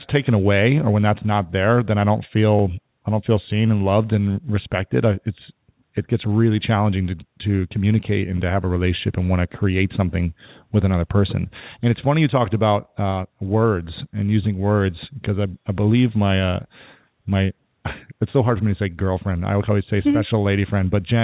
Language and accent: English; Ohio, United States